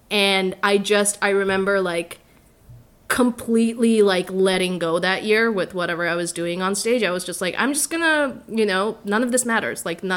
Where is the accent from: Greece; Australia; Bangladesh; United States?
Bangladesh; now in Canada; I was born and raised in Bangladesh. We moved to a few places over my life until we reached Canada